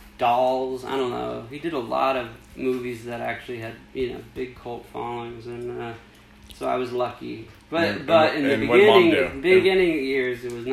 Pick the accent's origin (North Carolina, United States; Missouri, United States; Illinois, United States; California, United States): California, United States; Hollywood; Born and raised in Hollywood.